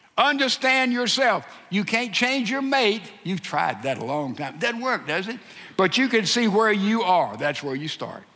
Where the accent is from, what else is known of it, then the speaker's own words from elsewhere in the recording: Mississippi, United States; is a town in Mississippi, my home state.